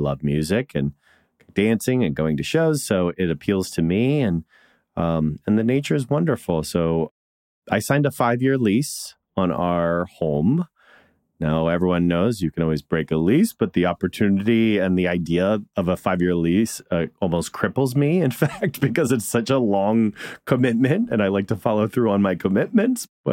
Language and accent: English; Washington, District of Columbia, United States; growing up in Washington, D.C. and East Coast mentality, when I moved to California